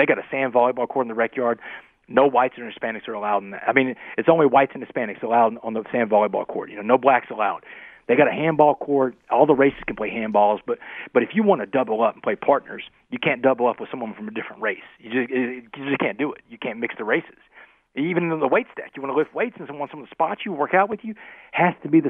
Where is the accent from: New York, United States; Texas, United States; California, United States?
Texas, United States; Port Arthur; I grew up in Port Arthur, Texas, man. Port Arthur, I don't know how much you know about Port Arthur geographically, but Port Arthur is a predominantly African-American town, blue-collar town, refinery town.